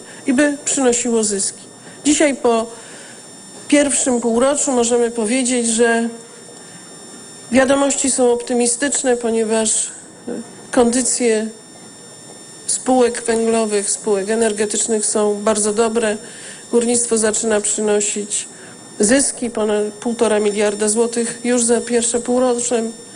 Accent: southern Poland, Poland; sama jestem związana z gminą górniczą, sama pochodzę z tego regionu i wiem doskonale, że dla nas tutaj, ludzi mieszkających na południu Polski

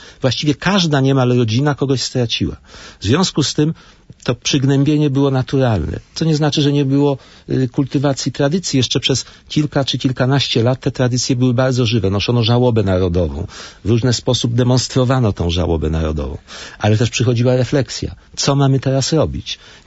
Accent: Łódź, Łódź Voivodeship, Poland; Łódź to moje rodzinne miasto

